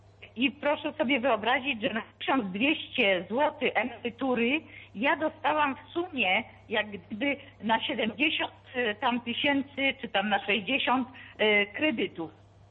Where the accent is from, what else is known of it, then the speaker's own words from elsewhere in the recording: Gdańsk, Pomeranian Voivodeship, Poland; now in Germany; dzwonię teraz z Niemiec, ale ja jestem z Gdańska normalnie.